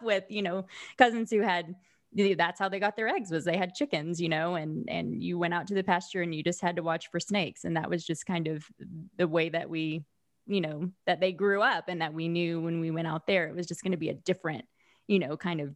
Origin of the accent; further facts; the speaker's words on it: Oklahoma, United States; now in Houston, United States; We live in Houston right now, but I grew up in Southern Oklahoma